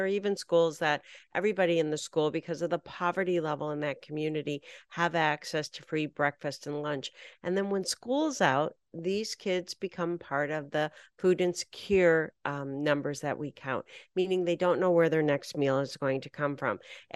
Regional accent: Michigan, United States; I grew up in Northern Michigan.

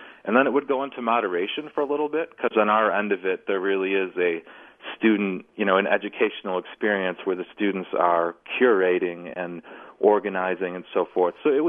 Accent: Buffalo, New York, United States; I'm also from Buffalo, New York originally

